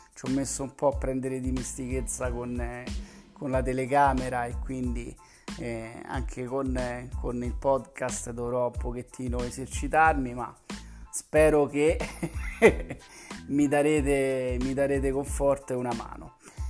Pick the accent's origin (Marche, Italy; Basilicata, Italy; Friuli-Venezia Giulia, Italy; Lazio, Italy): Lazio, Italy; Rome; born there; accent: Roman; moved away; qui sono più o meno 3.000 chilometri da dove sono nato, io sono romano e si sente sicuramente dall'accento